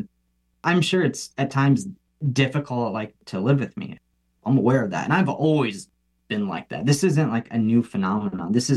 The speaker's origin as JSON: {"language": "English", "region": "Illinois", "country": "United States", "tie": "born or raised there", "said": "I'm from Southern Illinois, and the town I grew up in is 1,200 people."}